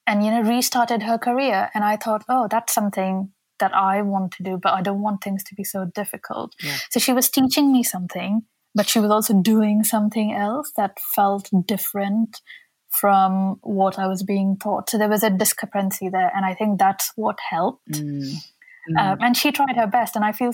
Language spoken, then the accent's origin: English; Saudi Arabia; So I grew up in Saudi Arabia